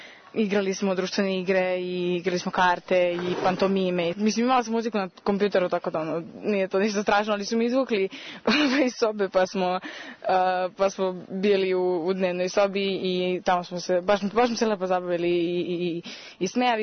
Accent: Belgrade, Serbia; dolazim iz Beograda i na Tari sam sa porodicom za vreme zimskog raspusta.

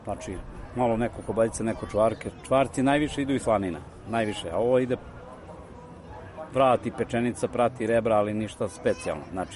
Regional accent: Belegiš, Vojvodina, Serbia; Iz Belegiša, Karađorđeva 39A, naša prerada, domaćinstvo naše

